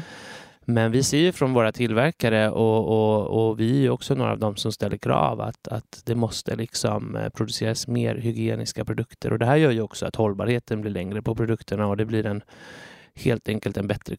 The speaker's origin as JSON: {"language": "Swedish", "town": "Ekerö", "region": "Stockholm County", "country": "Sweden", "tie": "born or raised there", "lives_now": "Vaxholm, Sweden", "said": "Jag är 48 år. Jag är uppvuxen på Ekerö utanför Stockholm."}